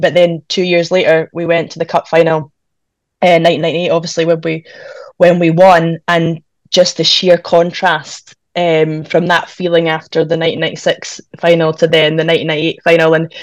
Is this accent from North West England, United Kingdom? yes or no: no; Perth, Scotland, United Kingdom; born there; because I was born in Perth, but it's my dad's fault.